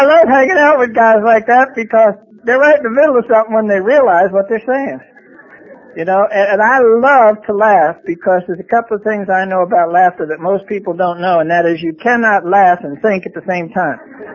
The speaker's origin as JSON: {"language": "English", "town": "Brooklyn", "region": "New York", "country": "United States", "tie": "born or raised there", "said": "you know, it was the same way I grew up in Brooklyn. And when I was living there, crime was organized."}